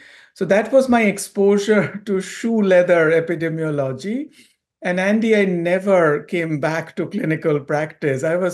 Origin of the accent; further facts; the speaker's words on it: Kolkata, West Bengal, India; So yes, I grew up in India, in Kolkata, to be precise, a city in the eastern part of India.